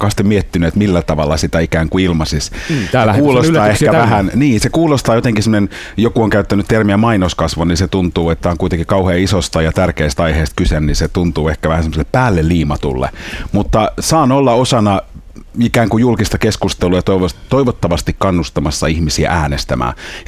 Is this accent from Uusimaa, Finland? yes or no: yes; Helsinki, Uusimaa, Finland; mä oon kasvanut Helsingissä pienessä kerrostalolähiössä